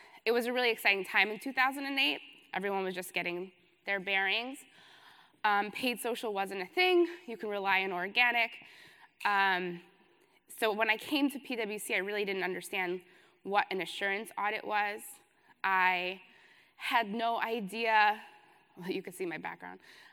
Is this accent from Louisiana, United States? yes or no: no; New York City, New York, United States; I'm from New York City, so it feels like it's, 11 o'clock for sure.